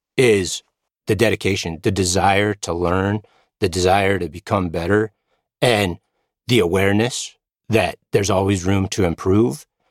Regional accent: Colorado, United States; Growing up in Colorado, flying around there, had a fantastic time.

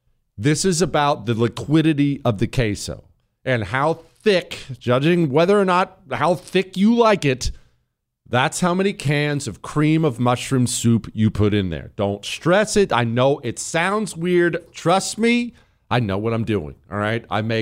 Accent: Ohio, United States; born there; I'm an Ohio State fan. I was born in Ohio.

